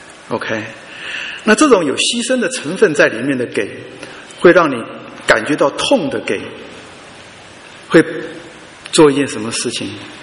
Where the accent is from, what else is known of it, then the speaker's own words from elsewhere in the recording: China; 我们中国人不是说什么熟能生巧，对不对？